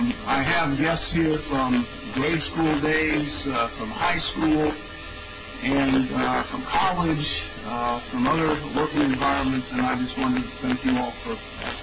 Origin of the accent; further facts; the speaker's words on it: Iowa, United States; Midwestern roots that he and I share in common because I grew up in Iowa. After having been conceived in Florida during my parents' honeymoon.